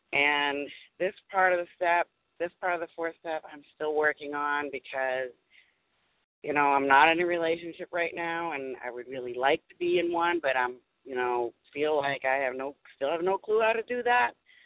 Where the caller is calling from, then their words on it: Massachusetts, United States; I'm calling from Massachusetts.